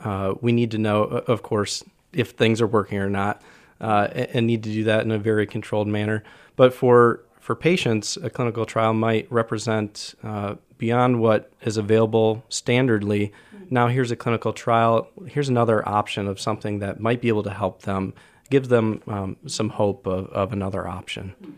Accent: Ada, Michigan, United States; So I'm from the area. I grew up in Ada, went to Forest Hills Central, and later to Grand Valley for biomedical science.

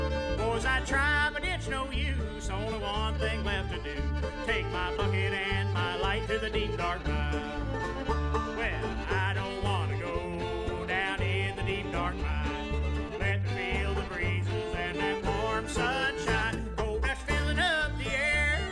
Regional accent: Fairmont, West Virginia, United States; I grew up in Fairmont, West Virginia, and you know, one of the main industries there was coal mining.

